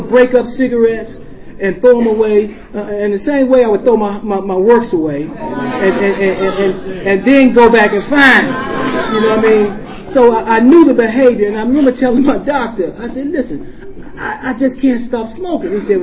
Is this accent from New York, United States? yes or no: no; Washington, District of Columbia, United States; now in Germantown, United States; because I'm from Washington, D.C., but now I live in the suburbs, you know.